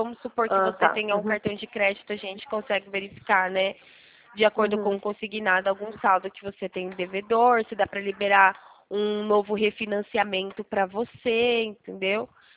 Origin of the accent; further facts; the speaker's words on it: São Paulo, Brazil; sou da região do interior de São Paulo